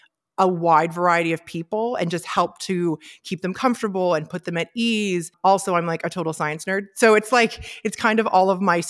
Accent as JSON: {"language": "English", "town": "Abbotsford", "region": "British Columbia", "country": "Canada", "tie": "born or raised there", "said": "so I'm from Abbotsford originally. That's where I grew up."}